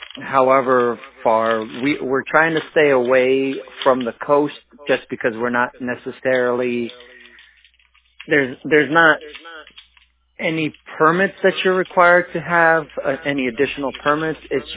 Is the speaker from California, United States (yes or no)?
yes; Sacramento, California, United States; I'm from Sacramento, born and raised.